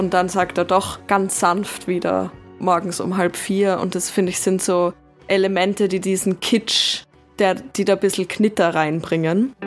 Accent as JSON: {"language": "German", "country": "Austria", "said": "eben für mich als Österreicherin"}